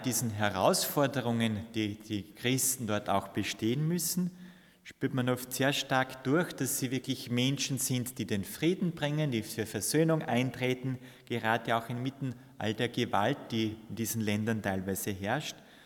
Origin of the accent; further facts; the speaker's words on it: Austria; Es sind zwar doch noch viele getauft bei uns in Österreich, aber so einen richtigen Bezug zur Kirche, zur Pfarre, zum Glauben haben dann nur wenige.